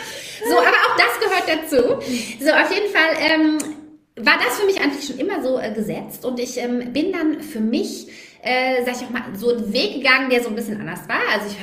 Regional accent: Swabia, Germany; ich komme aus dem Schwabenländle

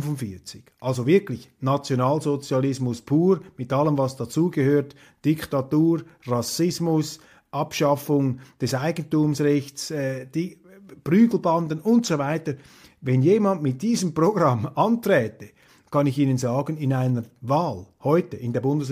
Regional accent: Switzerland; bei aller Zurückhaltung, die man sich als Schweizer da verlegen muss

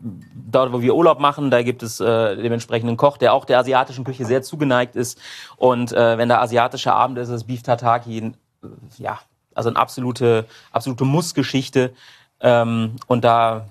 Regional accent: Udenheim, Rhineland-Palatinate, Germany; ich meine, ich komme aus Udenheim.

